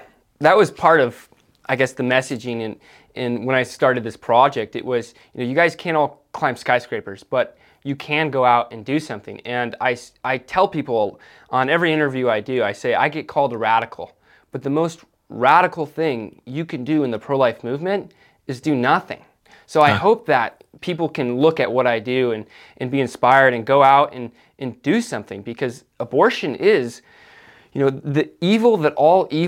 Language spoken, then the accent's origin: English; Michigan, United States; now in California, United States; I grew up in Michigan hunting and fishing, and, you know, I was outside every day.